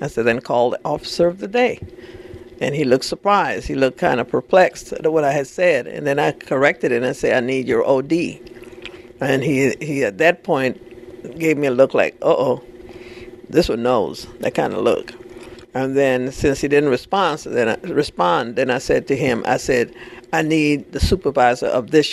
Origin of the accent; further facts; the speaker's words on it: New Orleans, Louisiana, United States; now in Atlanta, United States; Well, I was raised up in New Orleans. Yes, in Louisiana. So I have that old Creole, and in some cases in the modern times it's called the Cajun way of life. So that's where I come from. That's my tradition.